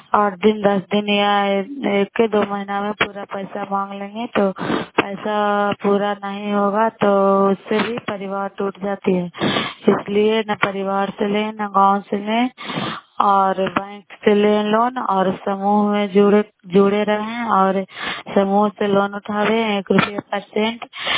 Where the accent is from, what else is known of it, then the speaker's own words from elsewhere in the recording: Bihar, India; नालंदा जिला कड़ा ब्लॉक की निवासी हूँ।